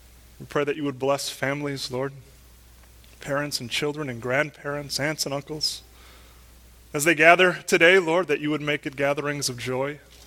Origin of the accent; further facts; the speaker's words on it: Wisconsin, United States; In my hometown up in central Wisconsin, I've made friends with this little book dealer. And he finds these antiquated history books from the town I grew up in.